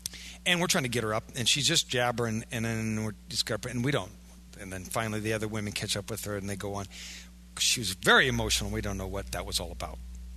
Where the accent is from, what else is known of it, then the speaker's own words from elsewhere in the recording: Iowa, United States; And again, I'm a kid from Iowa. What do I know about demon possession?